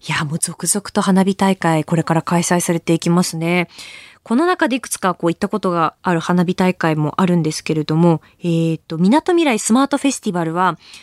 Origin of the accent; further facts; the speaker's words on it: Akita, Japan; 私のふるさと秋田ですが